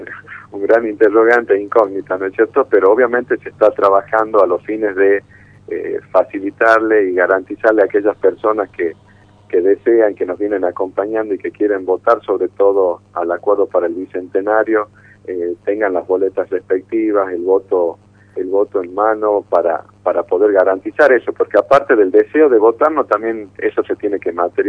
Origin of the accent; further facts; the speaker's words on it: Tucumán, Argentina; como tucumanos también nos debemos una evolución en lo electoral, en lo institucional, en lo político